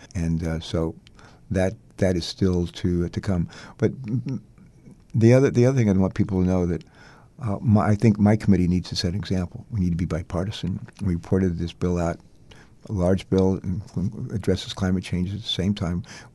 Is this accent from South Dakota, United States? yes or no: no; West Virginia, United States; born there; I was born in West Virginia.